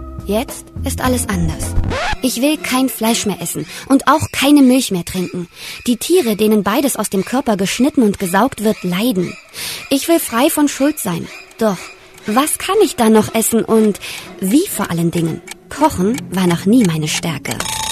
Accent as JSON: {"language": "German", "town": "Halle", "region": "Saxony-Anhalt", "country": "Germany", "tie": "born or raised there", "said": "in Halle an der Saale, meine Heimatstadt im Süden Sachsen-Anhalts mit ca. 230.000 Einwohnern"}